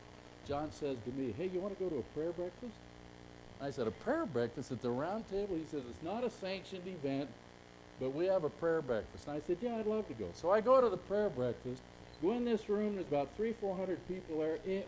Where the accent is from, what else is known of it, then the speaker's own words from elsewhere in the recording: McMinnville, Oregon, United States; from Oregon, but it's McMinnville, Oregon, right?